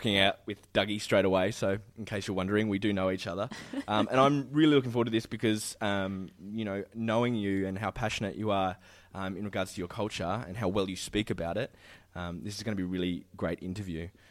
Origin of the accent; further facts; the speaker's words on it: Australia; around about Kuna, which is near my hometown, funnily enough, all the way to Albury-Wodonga.